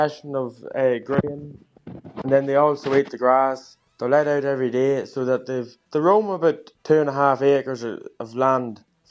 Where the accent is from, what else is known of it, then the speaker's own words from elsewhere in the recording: Omeath, County Louth, Ireland; I'm from Omate in County Louth.